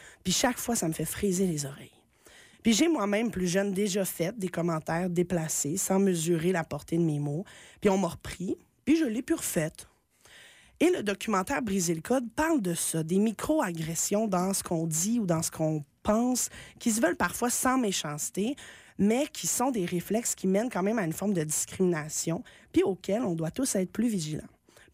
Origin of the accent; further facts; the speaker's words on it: Montreal, Quebec, Canada; Je suis née à Montréal. Moi, j'ai fréquenté toute ma vie des écoles remplies de gens issus de différentes communautés culturelles.